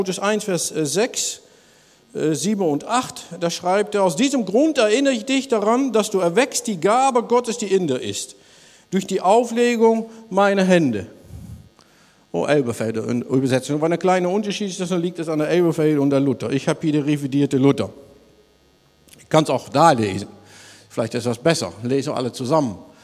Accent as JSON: {"language": "German", "country": "Netherlands", "second_language": "German", "said": "ich bin ein Niederländer."}